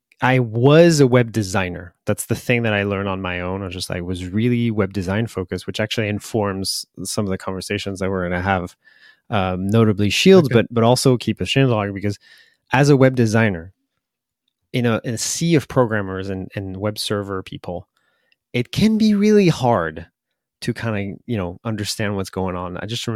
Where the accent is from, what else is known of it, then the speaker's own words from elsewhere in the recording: France; I'm from the France.